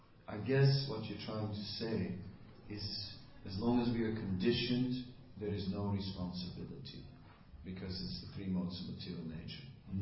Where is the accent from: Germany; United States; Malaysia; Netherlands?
Netherlands; Whereas, I'm from Holland, it's cheese, you know.